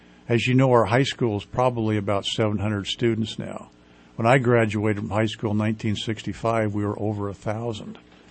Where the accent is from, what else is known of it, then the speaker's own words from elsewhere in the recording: Anderson, California, United States; So I grew up in Anderson, went to Anderson Middle School, Anderson High School.